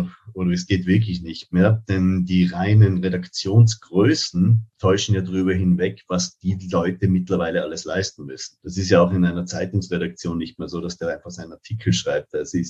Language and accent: German; Tyrol, Austria; ich bin gebürtiger Tiroler